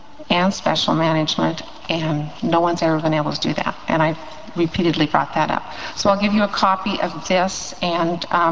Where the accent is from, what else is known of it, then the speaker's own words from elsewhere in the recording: The Dalles, Oregon, United States; from the Dalles Oregon